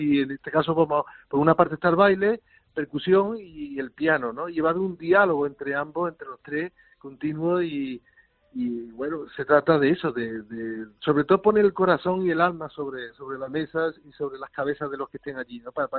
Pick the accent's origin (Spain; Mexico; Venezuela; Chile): Spain; Lebrija, Andalusia; born there; Barejones es el barrio donde yo nací, en Lebrija